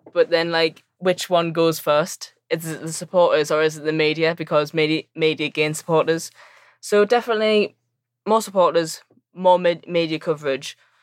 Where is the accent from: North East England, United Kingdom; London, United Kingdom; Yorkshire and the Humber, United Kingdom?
North East England, United Kingdom; Sunderland; born there; I was born in Sunderland.